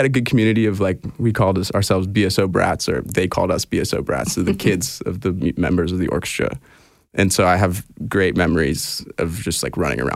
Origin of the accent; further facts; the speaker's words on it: Houston, Texas, United States; And I was born in Houston when my mom was playing in the HSO and my dad was in the opera.